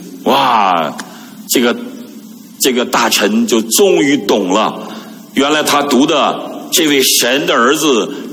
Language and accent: Chinese; China; 我们大陆人不用谦卑，用谦虚